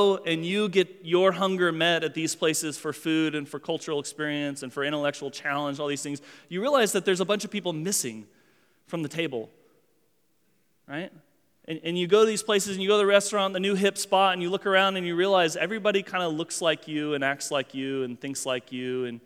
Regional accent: Kansas, United States; We grew up in Kansas, so we weren't real adventurous eaters.

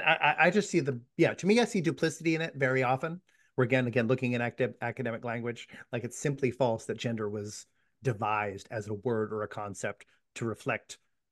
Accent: Ireland; now in United States; Again, I have a bias of being an Irish person, and then being here in the United States

